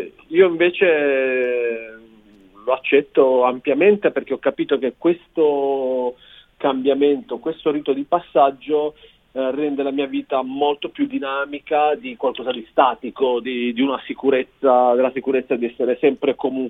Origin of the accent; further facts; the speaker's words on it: Apulia, Italy; l'antefatto è che sono pugliese, che spiega tutto